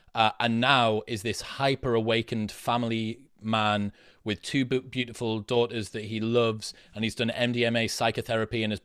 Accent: Stockton-on-Tees, North East England, United Kingdom; I'm a working class guy. I came from Stockton, Teesside, whose only claim to fame is the highest teen pregnancy rate in the UK.

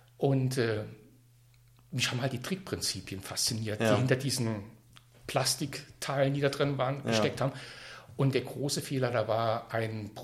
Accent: Koblenz, Rhineland-Palatinate, Germany; Ich bin in Koblenz groß geworden.

